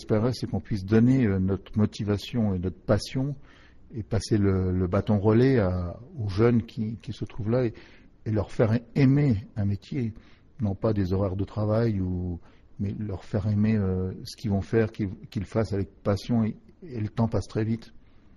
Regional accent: Grand Est, France; now in Bessines, France; Je suis champenois de souche et je suis rapporté depuis une dizaine d'années ici

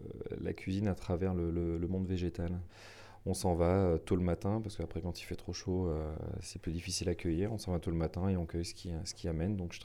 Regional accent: Auvergne-Rhône-Alpes, France; puisque chez nous en Auvergne, par exemple, on est dans le printemps, le petit pois, il n'y en a pas.

